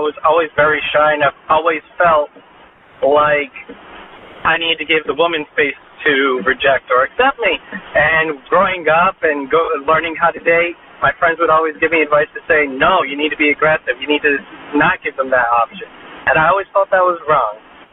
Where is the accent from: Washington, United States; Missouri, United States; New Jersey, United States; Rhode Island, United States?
Rhode Island, United States; Providence; I'm from Providence, Rhode Island.